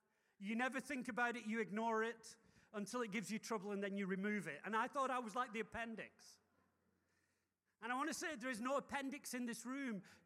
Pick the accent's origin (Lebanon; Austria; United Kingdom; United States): United Kingdom; England; moved away as an adult; now in South Africa; But a couple of months after I arrived was the first elections, and I couldn't vote, being an Englishman, but I had friends.